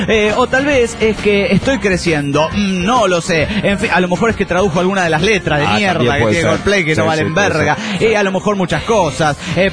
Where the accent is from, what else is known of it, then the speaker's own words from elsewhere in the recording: Nuevo Laredo, Tamaulipas, Mexico; de Nuevo Laredo, Tamaulipas, México.